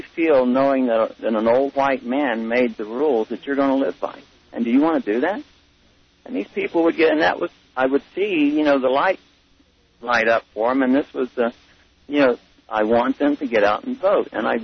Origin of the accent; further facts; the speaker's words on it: Texas, United States; I can remember my sister, and I'm from Texas